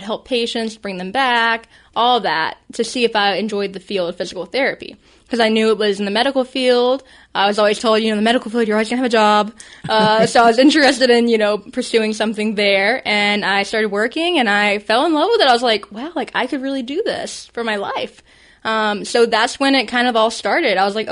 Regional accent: Jennings, Florida, United States; I'm from Jennings, Florida, which is very close to Valdosta, so it's always nice to come back home

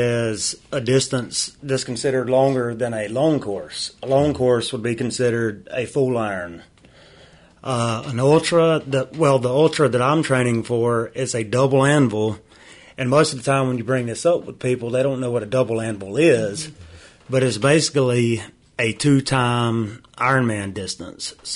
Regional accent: Tifton, Georgia, United States; Well, I'm from Tifton, Georgia, and currently training for an ultra distance triathlon coming up in about 7 weeks, six and a half

